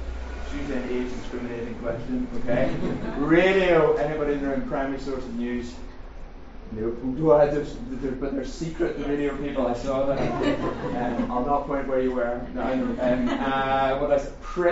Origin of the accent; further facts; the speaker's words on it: Northern Ireland, United Kingdom; accent: Northern Irish; It's not my first language either, English, as you can tell. Northern Irish is, just for the joke there.